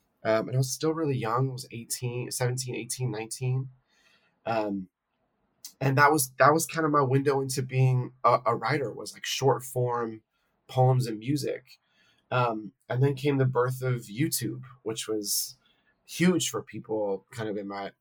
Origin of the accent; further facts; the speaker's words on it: California, United States; As a teen, I got really into performance poetry in the Bay Area where I grew up. I grew up in the East Bay between kind of Berkeley and Oakland.